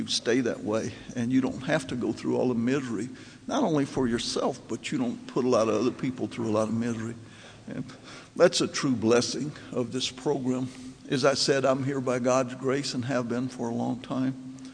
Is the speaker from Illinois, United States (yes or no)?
no; Texas, United States; So I was introduced from Texas, and there's a reason. See, in Texas, we're taught early on, especially in AA, you never let the truth get in the way of a good story.